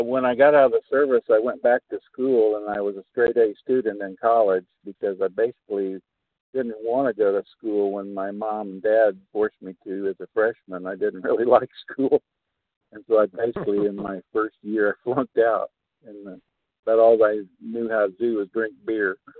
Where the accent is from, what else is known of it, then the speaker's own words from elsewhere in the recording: Kansas, United States; also born or lived in Germany / Texas; I was born in Germany. I was the first American baby boy born in Germany after World War II, and then kind of was in Texas, and then moved up to Kansas in 1957